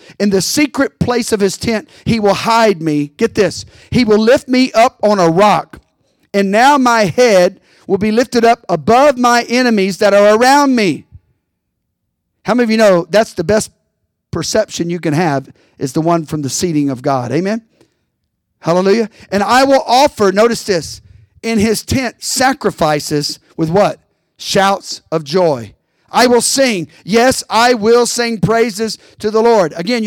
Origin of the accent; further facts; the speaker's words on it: United States; In times past, growing up in America, I could never relate to that.